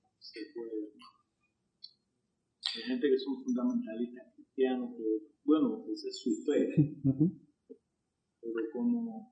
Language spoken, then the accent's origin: Spanish; Puerto Rico; yo soy de Puerto Rico y ahí está la mayoría de cristianos y están los que no creen.